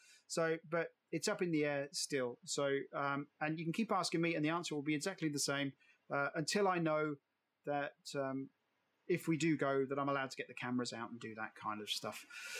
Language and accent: English; Germany; born there; first language German; English is a second language; But as you know, my mother's German, my father's British, I served in the British Army, I was born in Germany, I could speak German before I could speak English.